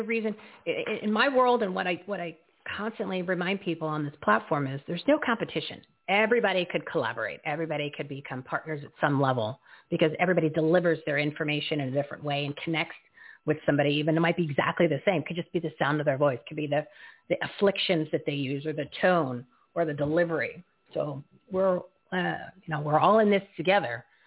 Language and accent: English; New Jersey, United States; and of course, you know me, I'm from Jersey too